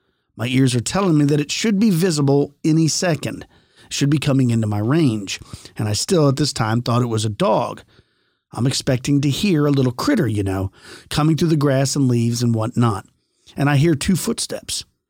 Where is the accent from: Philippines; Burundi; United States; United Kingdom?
United States; New York; I was just sitting there, 17 years old, and I'm not scared of much, especially growing up in New York.